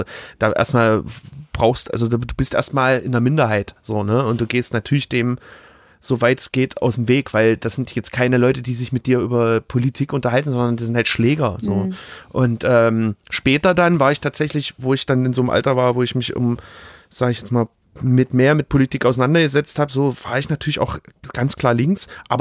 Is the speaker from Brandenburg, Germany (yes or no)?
no; Grünau, Saxony, Germany; ich bin ja in Grünau auch aufgewachsen.